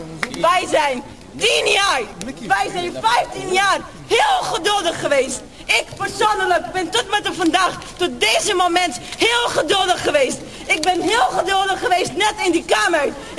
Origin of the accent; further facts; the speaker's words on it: Netherlands; Ik ben een Nederlandse.